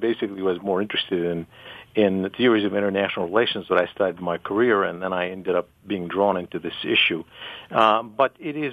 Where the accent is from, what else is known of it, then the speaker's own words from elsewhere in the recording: Haifa District, Israel; I grew up in an Arab village near the city of Haifa in Israel itself.